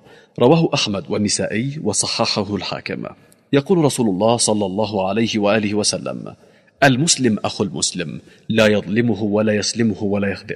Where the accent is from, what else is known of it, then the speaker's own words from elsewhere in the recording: Yemen; ونحن كشعب يمني نملك الجهاد بالسلاح